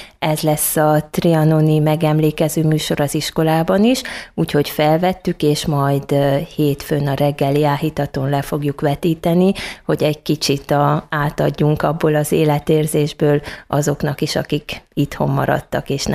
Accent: Csíkszentkirály, Harghita, Romania; now in Kiskunhalas, Hungary; milyen szépen élnek még ma is a székelyek. És az, hogy az én szülőfalumban voltunk, és együtt látni a Csíkszentkirály

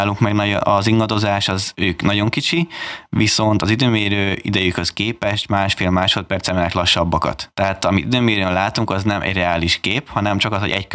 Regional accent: Hungary; tehát én Európából vagyok így a második magyar, aki kiutazott

